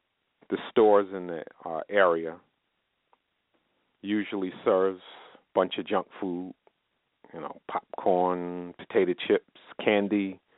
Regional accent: New York, United States; When I was growing up in New York, I remember my grandmother used that cheese and powdered milk from our church

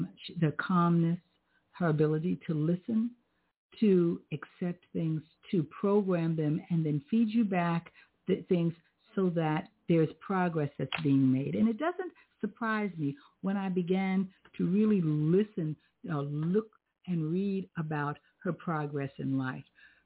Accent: New York City, New York, United States; now in Lehigh Valley, United States; I'm a New York born and raised, and you know I love my mm-hmm. New York City. But I really love being here.

